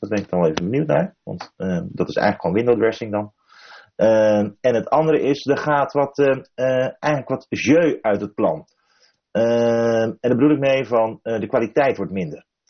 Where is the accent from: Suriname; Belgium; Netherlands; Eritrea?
Netherlands; Zeist, Utrecht; Ik ben zelf opgegroeid in Zeist.